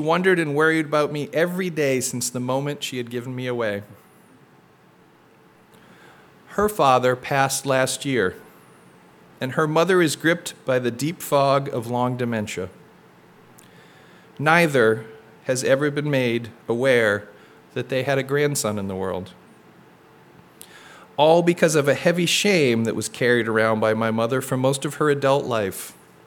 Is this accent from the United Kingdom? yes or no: no; Massachusetts, United States; born there; I was born in March of 1970 to a young woman living in New York State that gave birth to me in a home for unwed mothers in central Massachusetts.